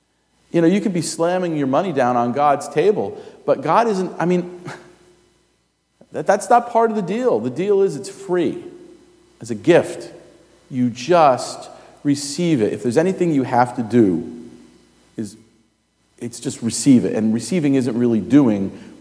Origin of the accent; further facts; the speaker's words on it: New Jersey, United States; I come from New Jersey where people say a lot worse.